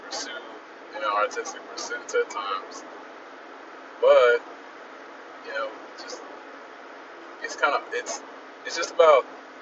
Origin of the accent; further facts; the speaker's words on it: California, United States; now in Mississippi, United States; I am from California, but had to move to Mississippi so I could help family.